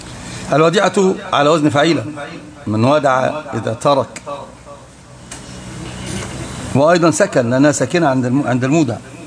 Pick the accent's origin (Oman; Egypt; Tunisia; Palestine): Egypt; لا عندنا في مصر يقولون الكلام ليس عليه ايه؟